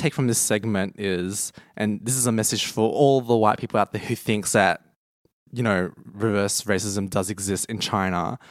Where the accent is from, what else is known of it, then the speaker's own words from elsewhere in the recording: Australia; we grew up in Australia. We were born here. So for any other white person in Australia, we come from the same background. We both come from the same country.